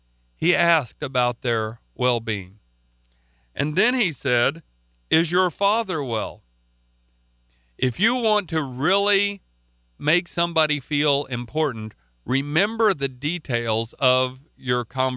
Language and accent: English; Oklahoma, United States; accent: Oklahoma; And I guess it's my Oklahoma accent or whatever